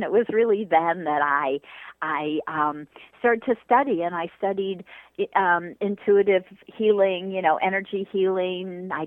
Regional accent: California, United States; I grew up in California in the late 60s, early 70s. I was a teenager then

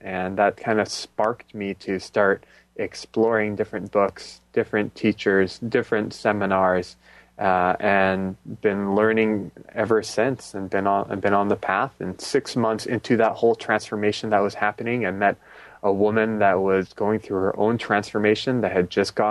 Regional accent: Los Angeles, California, United States; So I grew up in Los Angeles in a pretty affluent area in an affluent family.

